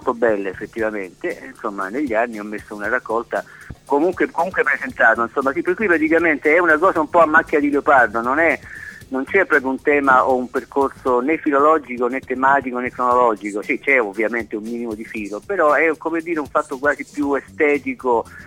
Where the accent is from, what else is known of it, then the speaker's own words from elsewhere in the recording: Rome, Lazio, Italy; sono romano, ma sono genovesi da babbo